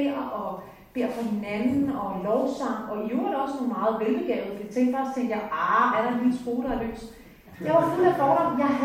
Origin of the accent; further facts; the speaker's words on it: Gilleleje, Capital Region of Denmark, Denmark; Hvis jeg sådan skal lave en præsentation af mig selv, så er jeg vokset op i Gilleleje